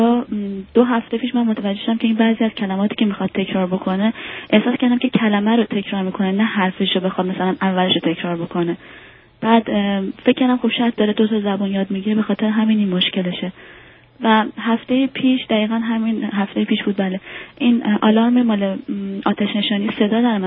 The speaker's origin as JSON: {"language": "Persian", "country": "Iran", "also_born_or_lived": "Netherlands", "moved": "yes", "lives_now": "Canada", "said": "ما هلند بودیم، از ایران امیگرنت شدیم اومدیم کانادا."}